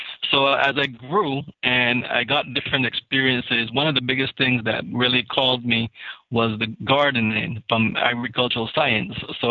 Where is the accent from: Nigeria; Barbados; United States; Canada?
Barbados; Growing up in Barbados, the one unique thing about the education is that they're constantly mixing the concepts you learn in school with real-time activity.